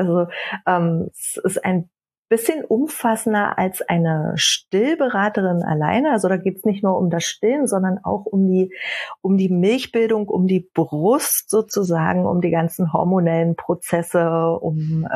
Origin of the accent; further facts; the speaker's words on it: Brandenburg, Germany; born there; Gebürtig bin ich aus der Nähe von Berlin. Das werdet ihr auch heute hören, vermute ich, weil ich gerade auf Heimatbesuch bin.